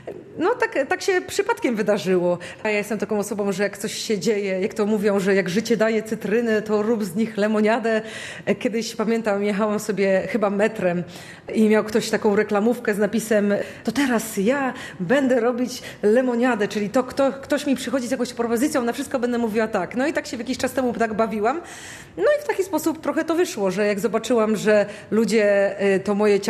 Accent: Szczecin, West Pomeranian Voivodeship, Poland; Jestem naprawdę szczecinianką, na pasztecikach wychowana.

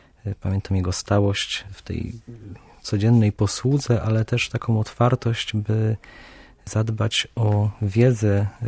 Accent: Chojna, West Pomeranian Voivodeship, Poland; ja pochodzę z Chojny

